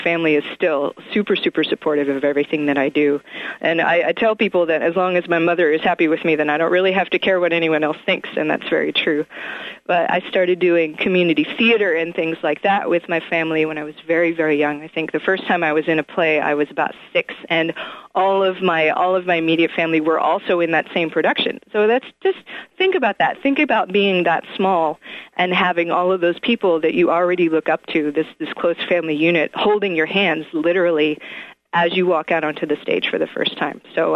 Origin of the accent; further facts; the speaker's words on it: Arkansas, United States; when I tell them that I'm from Arkansas, or they already have a connection there, and it's amazing how many of the latter I meet. It was an amazing place to grow up.